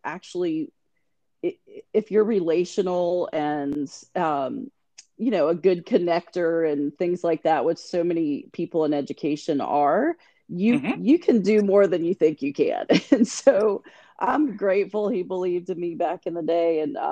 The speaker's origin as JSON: {"language": "English", "town": "Richmond", "region": "Virginia", "country": "United States", "tie": "born or raised there", "said": "I grew up in Richmond, Virginia, mm-hmm. got my BA in psychology and education at Randolph Macon Women's College back in the day."}